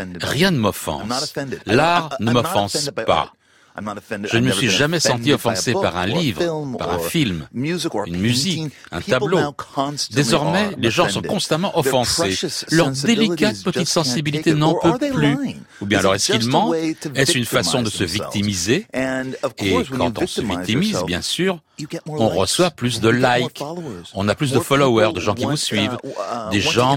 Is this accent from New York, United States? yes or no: no; Los Angeles, California, United States; J'ai grandi à Los Angeles où la célébrité, c'était une blague.